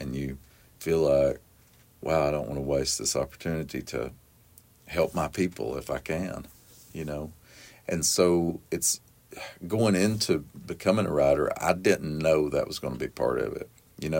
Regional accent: Appalachia, United States; One is being Appalachian, one is growing up working class, and one is being LGBTQ.

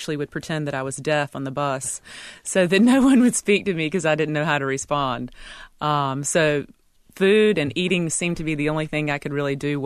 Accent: North Carolina, United States; born or raised there

